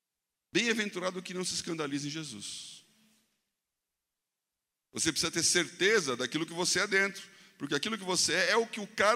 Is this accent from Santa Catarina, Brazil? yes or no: no; Brasília, Federal District, Brazil; Eu sou de Brasília, tal.